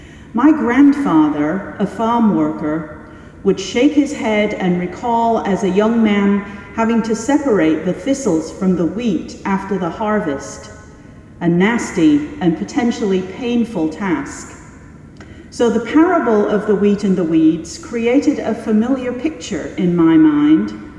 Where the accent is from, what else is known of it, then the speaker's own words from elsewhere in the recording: Driffield, Yorkshire and the Humber, United Kingdom; My hometown in Yorkshire is Driffield, which is known as the capital of the Wolds.